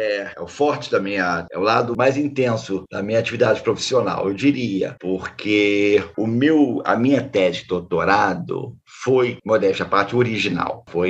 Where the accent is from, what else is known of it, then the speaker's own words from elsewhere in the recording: Rio de Janeiro, Brazil; voltando para o Rio, para a UFRJ. Eu sou carioca, né? Então foi realmente muito bom, porque é a minha cidade.